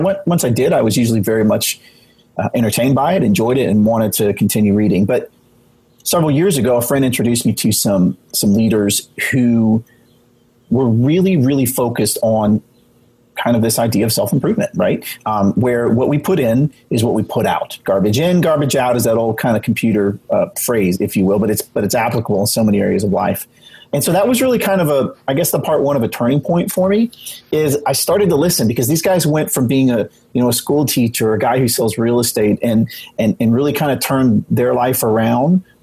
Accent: Nashville, Tennessee, United States; I'm from Nashville, Tennessee, and lived here for almost 20 years now

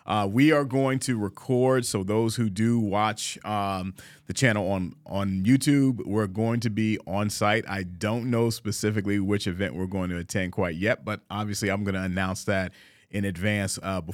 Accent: Virginia, United States; I'm originally from Virginia, right? Uh-huh. So growing up in a Tidewater area, we would just go crab ourselves.

